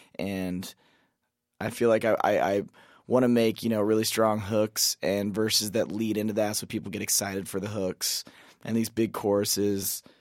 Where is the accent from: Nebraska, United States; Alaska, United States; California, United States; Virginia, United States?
Nebraska, United States; now in Nashville, United States; Yeah, it's a couple things, because Jason's from North Carolina, and I'm from Nebraska originally. But when we moved to Nashville